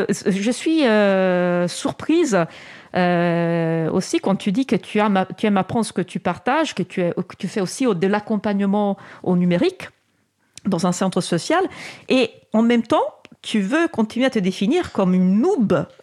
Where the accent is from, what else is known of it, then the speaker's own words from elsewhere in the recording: France; accent: French; Pardon, c'est mon accent français.